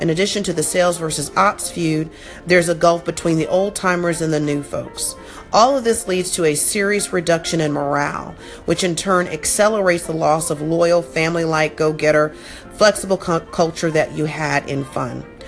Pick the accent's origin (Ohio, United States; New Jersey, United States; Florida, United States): Florida, United States; I grew up in South Florida. All we do is want to go to the beach and play and do golf and swim.